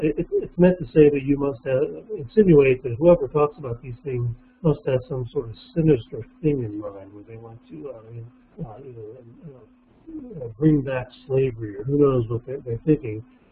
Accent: New Castle, Pennsylvania, United States; And I grew up in Western Pennsylvania myself. My hometown is Newcastle, which is about probably 50 or 60 miles north of Washington, Pennsylvania, which is just south of Pittsburgh.

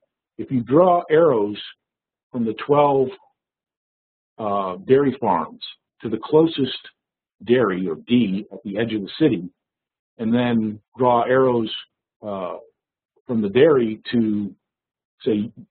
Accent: Geneva, New York, United States; I grew up in Geneva, New York.

